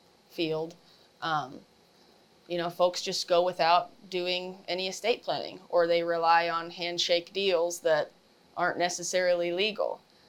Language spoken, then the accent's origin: English; Anna, Illinois, United States; Yes, I'm from Anna, born and raised here. Went away for undergraduate for a little while, came back and went to law school at SIU, and now I'm back here.